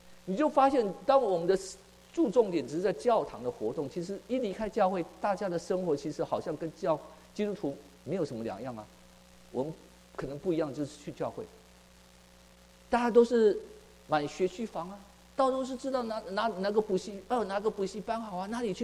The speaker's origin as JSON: {"language": "Chinese", "country": "Taiwan", "said": "当时我们台湾就说一个不嫌少，2个恰恰好"}